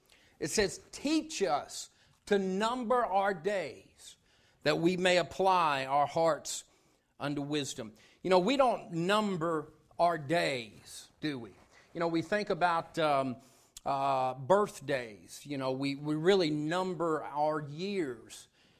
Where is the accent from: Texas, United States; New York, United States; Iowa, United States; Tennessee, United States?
Tennessee, United States; as Grant said, I grew up in East Tennessee, and I can remember growing up, we didn't attend church.